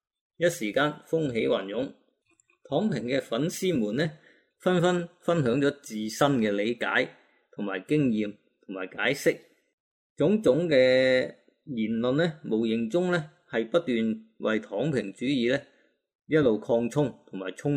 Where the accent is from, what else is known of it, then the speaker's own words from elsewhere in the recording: Guangdong, China; 即是我哋广东人叫嘅扶住个碌啊